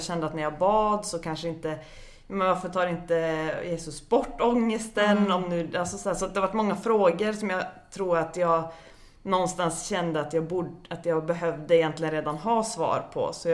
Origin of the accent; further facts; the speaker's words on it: Luleå, Norrbotten County, Sweden; jag är uppvuxen, jag är från Luleå och uppvuxen i en kristen familj. Mamma och pappa och en 12 år äldre brorsa.